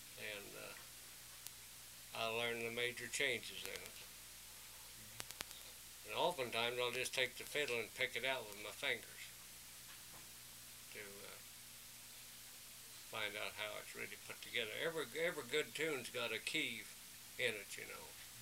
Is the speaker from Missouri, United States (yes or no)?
yes; Missouri, United States; I grew up in Sullivan County. That's the north central part of Missouri.